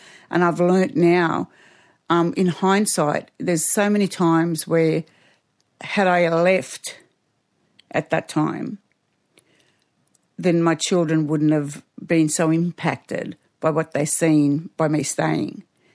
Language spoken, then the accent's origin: English; Kempsey, New South Wales, Australia; I'm a proud Dungari woman born and raised in Kempsey on the mid-north coast of New South Wales. I come from a big Aboriginal family and grew up in a big Aboriginal community in Kempsey. Did all my school there.